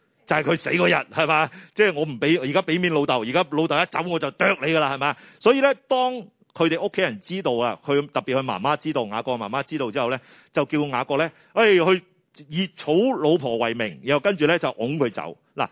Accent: Chaozhou, Guangdong, China; 其实我由细呢，我是潮州人啊

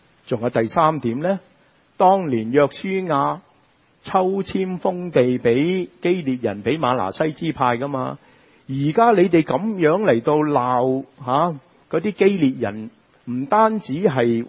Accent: Guangdong, China; 好似我哋廣東人一樣咁直接嘛

